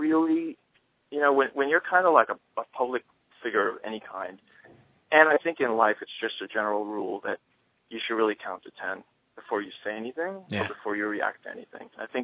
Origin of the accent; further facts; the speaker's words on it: New York, United States; now in Los Angeles, United States; I hadn't played in New York City since I moved to Los Angeles. I grew up mostly in New York.